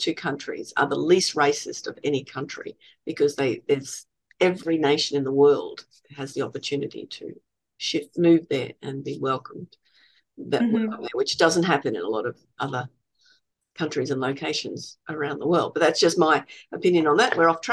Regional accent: Australia; being an Australian

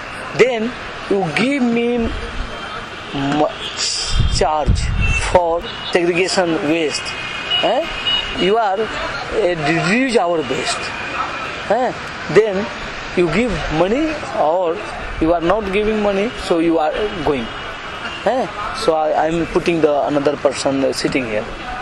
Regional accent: India; English is a second language; So I am telling the, I am an Indian citizen of the India, or my right, I know what is the component, what is the agreement.

